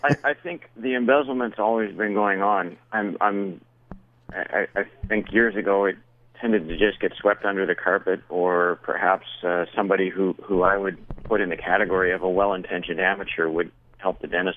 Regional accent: Canada; accent: Canadian; I am from Canada, yes.

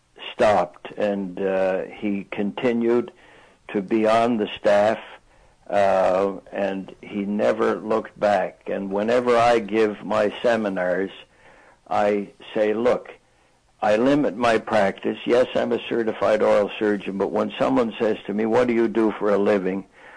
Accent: Sydney, Nova Scotia, Canada; born there; I was born in Sydney, Cape Breton. Cape Breton is a tiny little island attached to Nova Scotia, the province of Nova Scotia.

